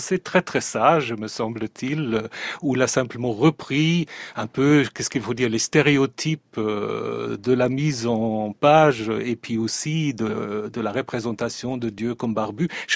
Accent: Germany; French is a second language; moved away; j'ai grandi en Allemagne où il y avait d'autres types de bandes dessinées

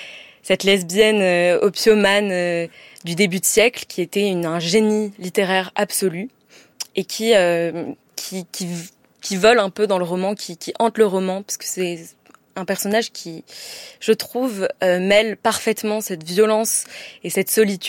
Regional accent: Marseille, Provence-Alpes-Côte d'Azur, France; Moi, j'ai grandi à Marseille.

